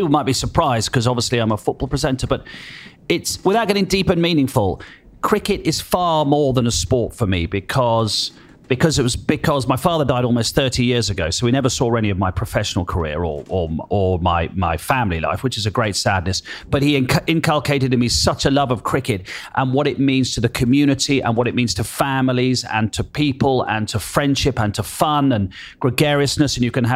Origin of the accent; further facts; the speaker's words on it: South East England, United Kingdom; growing up on the Kent-Sussex border, we would go and watch Kent a bit as well.